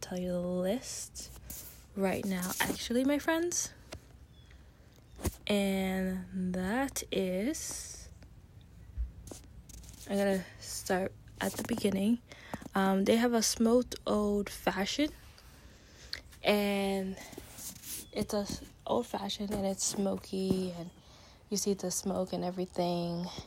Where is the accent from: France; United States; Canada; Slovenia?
Canada; Again, I'm Canadian, so I don't really know about the USA in the 20s